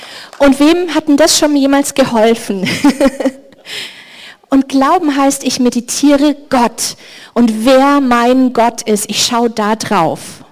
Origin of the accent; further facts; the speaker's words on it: Bavaria, Germany; Ich komme aus Bayern, da redet man so.